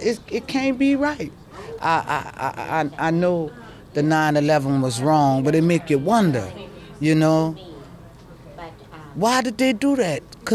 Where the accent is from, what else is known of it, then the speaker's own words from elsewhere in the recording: New Orleans, Louisiana, United States; I'm from New Orleans. I've been living out here in Berkeley, California.